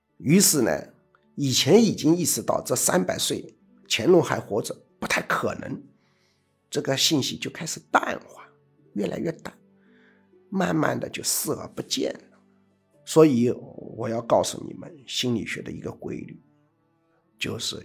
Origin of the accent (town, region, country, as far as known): China